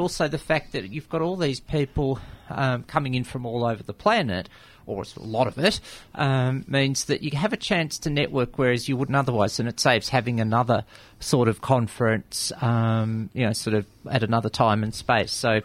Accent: Australia; Myself, as one Australian

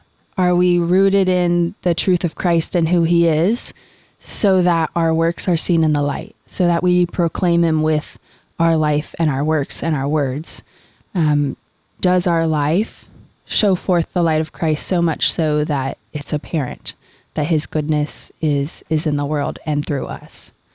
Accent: California, United States; I'm from Pagan California.

